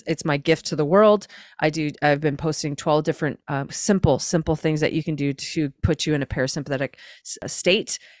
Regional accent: Ottawa, Ontario, Canada; I grew up and outside Ottawa in the country, and we would come home when the street lights would come on.

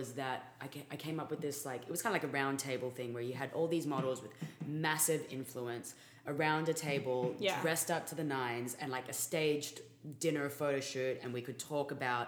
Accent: Sydney, New South Wales, Australia; So I'm from Sydney, which is like the big city

